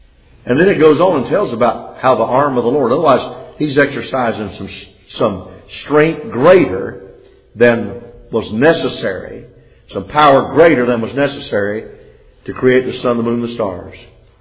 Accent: South Carolina, United States; I was brought up in the Cold War. Many of you were. You remember having the drills at school? You know, we lived about 15 miles from the Myrtle Beach Air Force Base

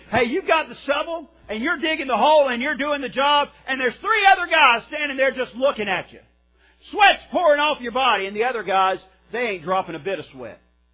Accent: Covington, Georgia, United States; Growing up in Covington, Georgia, I worked on the bus ministry

